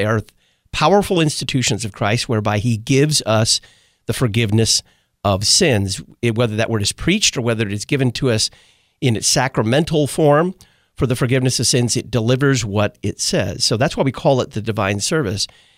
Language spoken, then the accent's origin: English; the South, United States; And I was raised in the South, too.